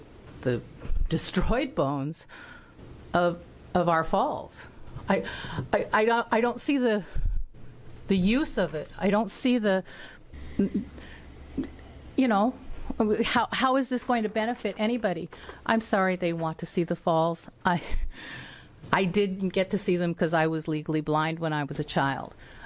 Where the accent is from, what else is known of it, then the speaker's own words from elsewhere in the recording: Spearfish, South Dakota, United States; We're not going to see my hometown, Spearfish, we're not going to see it in its beauty or have our roots or have anything back the way it was.